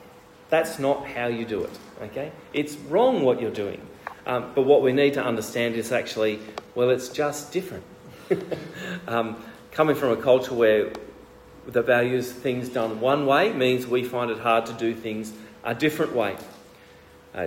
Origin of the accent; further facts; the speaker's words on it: Australia; also born or lived in Ecuador; I know, because in Ecuador, my values as an Australian were being smashed all the time.